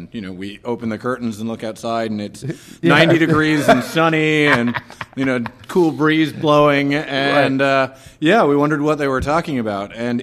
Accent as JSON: {"language": "English", "country": "Bermuda", "tie": "born or raised there", "said": "I mean, I describe growing up in Bermuda as growing up in a small town with no roads in or out."}